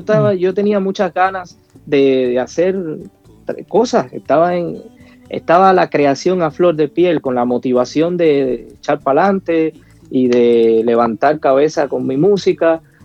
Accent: Cuba; moved away; Y llegué a Japón gracias a ese proyecto. Pero bueno, no tuve mucha suerte cuando llegué porque salí de Cuba con un calor abrasador y llegar a Tokio en pleno febrero fue un cambio brutal

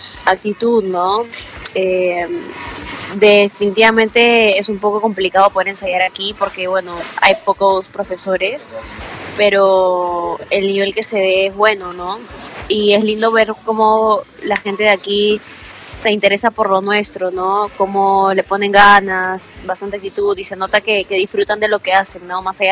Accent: Lima, Peru; De Lima, yo soy de Lima.

